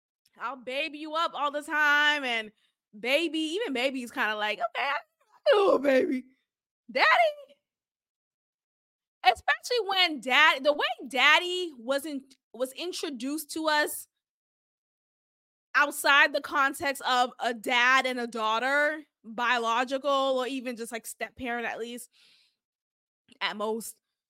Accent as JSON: {"language": "English", "town": "Boston", "region": "Massachusetts", "country": "United States", "tie": "born or raised there", "said": "I know New Yorkers do it too, but I definitely don't, you know, growing up in Boston."}